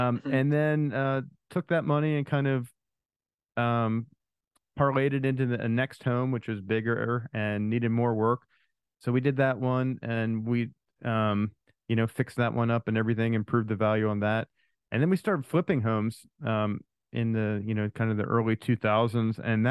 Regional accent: Pennsylvania, United States; moved away as an adult; So I grew up in Pennsylvania, and then after college moved out here and never looked back.

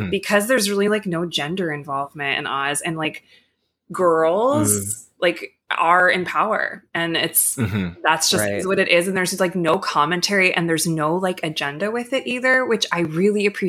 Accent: New Jersey, United States; But my mom is a pickle-little of my hometown in New Jersey.

